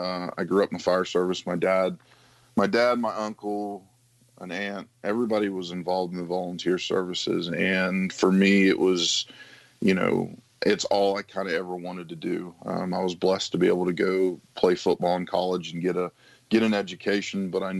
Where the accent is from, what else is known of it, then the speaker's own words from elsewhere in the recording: West Virginia, United States; When you're growing up in West Virginia, we're always knocked for being a bunch of hillbillies.